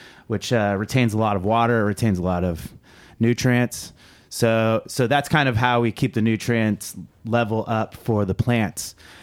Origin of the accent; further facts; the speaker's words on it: California, United States; You know, I'm from California. We know what goes on in hydroponics.